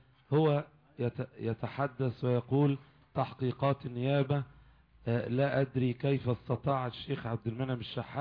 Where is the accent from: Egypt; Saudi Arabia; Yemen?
Egypt; لأن أنا كإنسان مصري لي كل الحقوق، علي كل الواجبات،